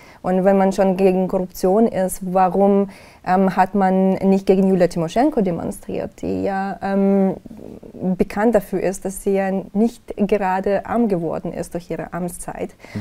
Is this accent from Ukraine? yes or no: yes; Donetsk, Donetsk Oblast, Ukraine; Aus Donetsk. Ich komme aus Donetsk. Ich bin da groß geworden.